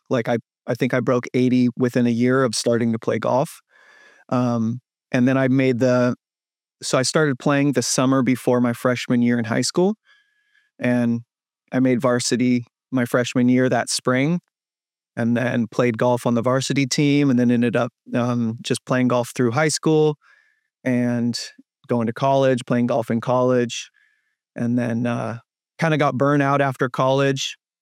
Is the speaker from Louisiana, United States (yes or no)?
no; California, United States; I'm from California. I lived in LA, San Diego, Sacramento. I've been in San Diego half my life.